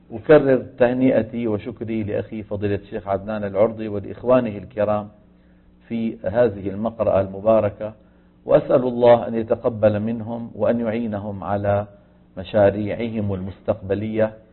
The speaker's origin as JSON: {"language": "Arabic", "town": "Damascus", "region": "Damascus Governorate", "country": "Syria", "said": "وهو من القراء المعدودين عندنا في دمشق"}